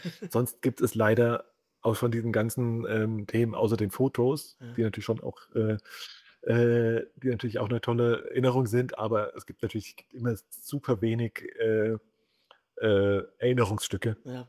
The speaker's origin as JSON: {"language": "German", "region": "Hesse", "country": "Germany", "lives_now": "Cologne, Germany", "said": "Ich bin auch nur zugezogen jetzt in meinem 9. Jahr hier. Ich komme ganz ursprünglich aus einem ganz kleinen Städtchen in Osthessen, in der Nähe von Fulda."}